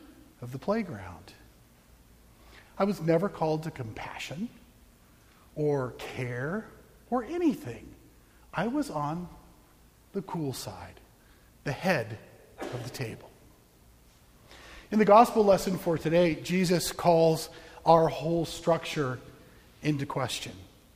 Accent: Arizona, United States; Now, I remember the playground very well. I grew up in Arizona, and in our playground, when you were in fifth and sixth grade

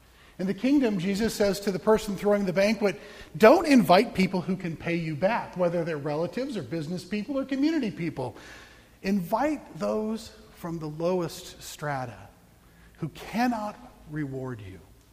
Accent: Arizona, United States; Now, I remember the playground very well. I grew up in Arizona, and in our playground, when you were in fifth and sixth grade

